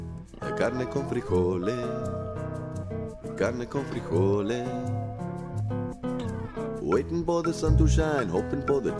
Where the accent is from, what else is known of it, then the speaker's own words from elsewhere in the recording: Slovakia; Spanish is a second language; Sí que conocí a varias personas que son de República Checa, pero de mi país no tuve la oportunidad.